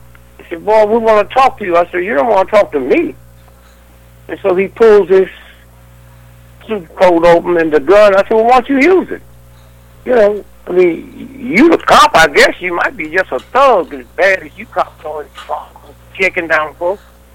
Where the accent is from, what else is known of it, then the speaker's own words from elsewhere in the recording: St. Louis, Missouri, United States; born there; I know nothing about show business. I didn't come from show business. I was born in St. Louis, Missouri. There was no clubs that a youngster could go to.